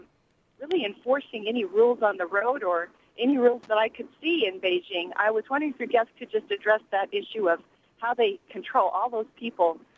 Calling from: Denton, Texas, United States; Yes, hello. I'm calling from Denton, Texas with a question for your guest.

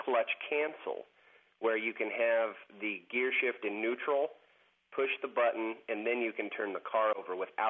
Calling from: Spokane, Washington, United States; I'm calling from Spokane, Washington.

